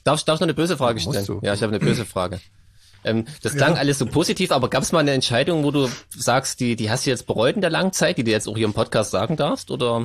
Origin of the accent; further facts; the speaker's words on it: Gera, Thuringia, Germany; ich komme aus Gera, aus einem Neubau-Ghetto